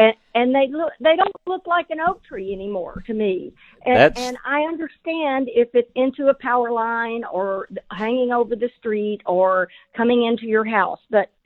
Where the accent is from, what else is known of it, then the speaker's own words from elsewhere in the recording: Edna, Texas, United States; As a kid growing up in Edna, Texas, there was a neighbor next door to us that had a plum tree that had lots of small little reddish plums on it.